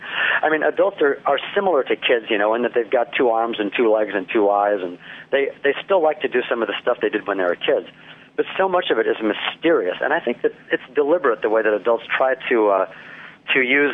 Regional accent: Okemos, Michigan, United States; I'm an Okemos native. I was actually born in Sparrow Hospital in Lansing, and I grew up in Okemos, went to Central School right down to the end of my street, and then Okemos Junior High, which then became Kinawa Middle School, and then Okemos High

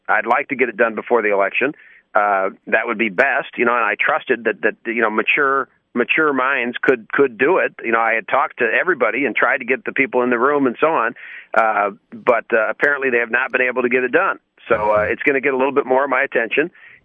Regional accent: United States; I'm an American. I'm a small D Democrat.

